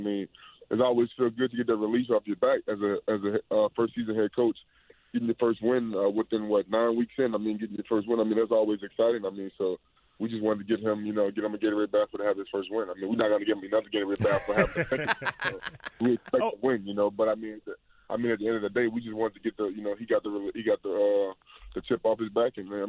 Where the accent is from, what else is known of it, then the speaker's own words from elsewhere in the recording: Louisiana, United States; Yes, because I'm Cajun. I'm from Louisiana, so sometimes people don't understand what I'm saying.